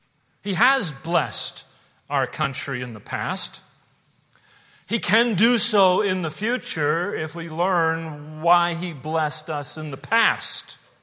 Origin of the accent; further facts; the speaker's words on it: United States; Lord, I'm a Christian before I'm an American.